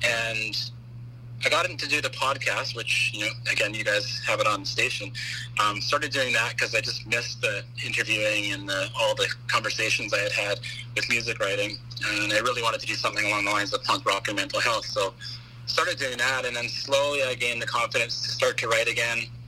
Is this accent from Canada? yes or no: yes; Powell River, British Columbia, Canada; Yeah, I grew up in Powell River.